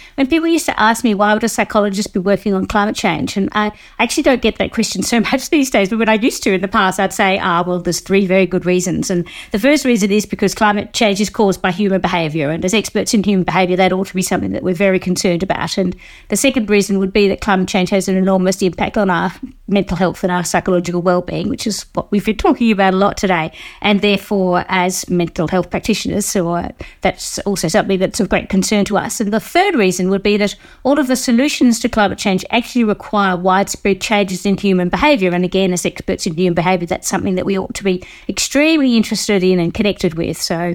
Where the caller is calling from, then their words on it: Victoria, Australia; I'm joining you from Jajawarung country in central Victoria where I live.